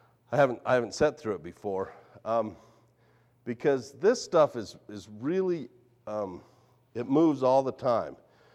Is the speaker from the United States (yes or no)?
yes; United States; You know, I'm from Lincoln County. And it's a little intimidating coming across the state and going to other places and talking about especially producing hay because, you know, my house is at 7,000 feet.